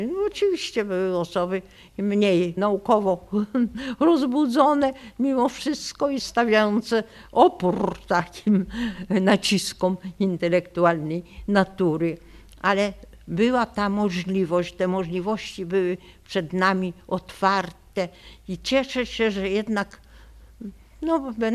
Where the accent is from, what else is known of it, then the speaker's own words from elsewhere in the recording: Vilnius, Vilnius County, Lithuania; Wychowałam się w Wilnie, gdzie przecież było tylu młodych i autentycznych poetów.